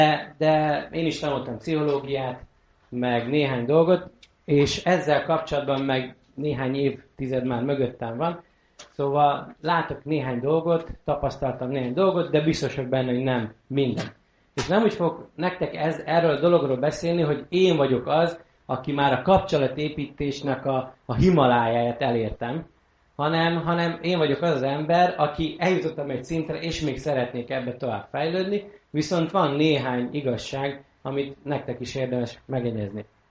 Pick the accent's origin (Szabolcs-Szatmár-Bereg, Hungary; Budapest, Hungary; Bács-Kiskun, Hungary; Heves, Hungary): Bács-Kiskun, Hungary; Dávod; also born or lived in Baja; 17 éve, hogy visszakerültem Bajára, mert egy termál faluban nőttem fel, Dávodon, termál vizes faluba, és 17 éve Bajára nősültem